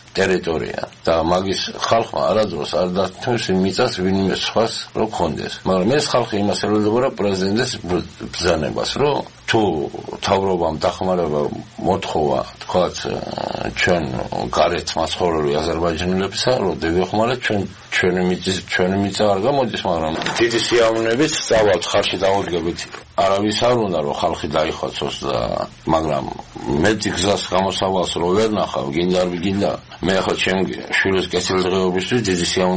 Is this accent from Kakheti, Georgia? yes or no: yes; Kabali, Kakheti, Georgia; born there; როგორც მე დავიბადე და აქ ცხოვრობ და ვიცი რომ აფხაზეთის და ცხმვალის საქართველოს წყარო და მიწაა